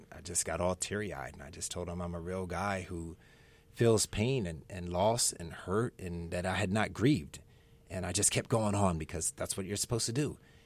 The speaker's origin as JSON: {"language": "English", "region": "East Coast", "country": "United States", "said": "And, you know, I'm from the East Coast, and I think you come from being direct."}